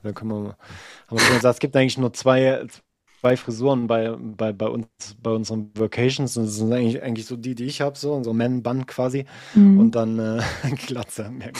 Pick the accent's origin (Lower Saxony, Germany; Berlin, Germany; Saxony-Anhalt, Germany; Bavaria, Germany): Saxony-Anhalt, Germany; Also ich meine, ich bin ja ursprünglich aus Sachsen-Anhalt, also in der Nähe von Halle.